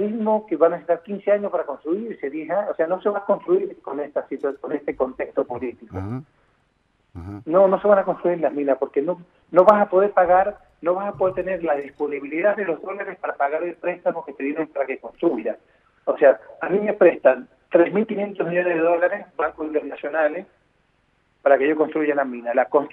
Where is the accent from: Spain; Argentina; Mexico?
Argentina; tenemos como argentinos acordar nuestras bases de crecimiento